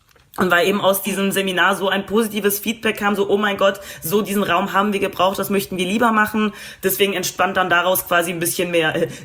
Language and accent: German; Poland; now in Germany; Ich wurde früher als Polin wahrgenommen, heute passiert das so gut wie gar nicht mehr, nur noch sehr, sehr selten.